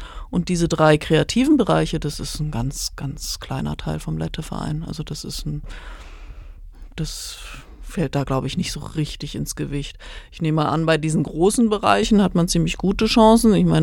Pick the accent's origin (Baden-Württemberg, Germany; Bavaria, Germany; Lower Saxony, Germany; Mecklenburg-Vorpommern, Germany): Bavaria, Germany; Munich; now in Berlin, Germany; Also ich bin aus München nach Berlin gegangen, da stand auch noch die Mauer